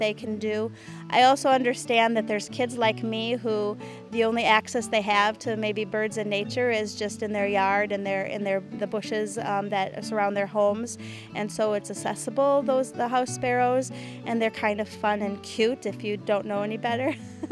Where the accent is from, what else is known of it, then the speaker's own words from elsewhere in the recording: South Milwaukee, Wisconsin, United States; I'm from South Milwaukee.